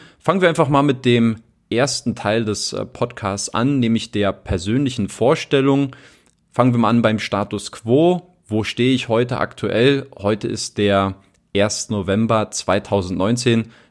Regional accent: Berlin, Germany; Ich komme aus Berlin. Ich bin in Berlin aufgewachsen. in Berlin-Köpenick, für die, die es genauer wissen wollen

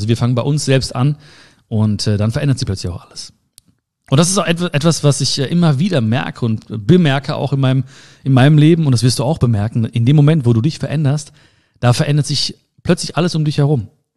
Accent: Hagen, North Rhine-Westphalia, Germany; vor allen Dingen auch in NRW, vor allen Dingen auch in Hagen, in meiner Heimatstadt und in der Stadt, wo ich geboren bin.

